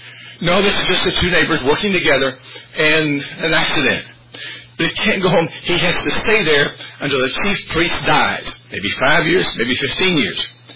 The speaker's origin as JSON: {"language": "English", "town": "Indianapolis", "region": "Indiana", "country": "United States", "said": "And I'm from Indianapolis. I spent 30 years there."}